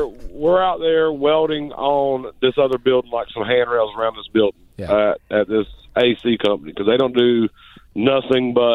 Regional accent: Greenville, United States; No, I'm from Greenville. Born and raised.

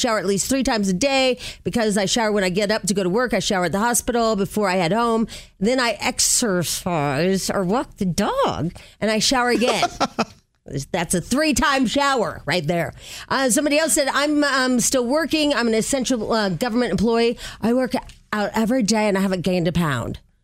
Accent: Illinois, United States; because I'm from Illinois, I'm on a lot of group chats about Illinois and different websites.

